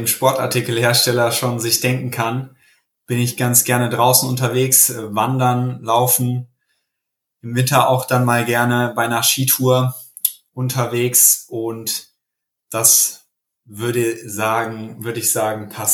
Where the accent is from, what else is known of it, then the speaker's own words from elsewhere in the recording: Koblenz, Rhineland-Palatinate, Germany; Genau, ich komme aus Koblenz